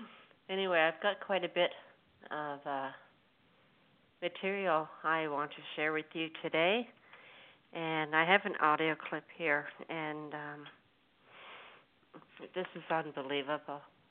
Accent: Canada; because, you know, I hail from Canada.

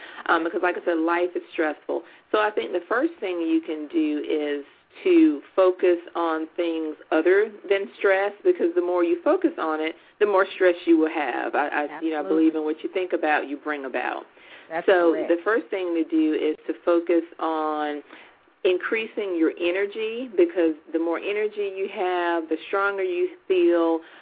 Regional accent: the South, United States; now in North Carolina, United States; I grew up in the South and still live in the South. I live in North Carolina, so, you know, we eat very well down here.

